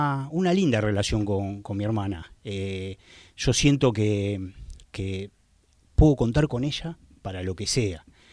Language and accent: Spanish; Buenos Aires, Argentina; A los 3 o 4 años nos mudamos a Villaluro.